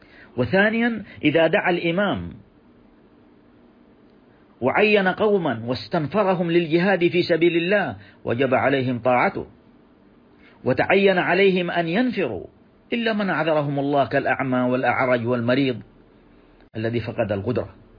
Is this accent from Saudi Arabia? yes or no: yes; Saudi Arabia; النعم التي نعيشها في بلادنا المملكة العربية السعودية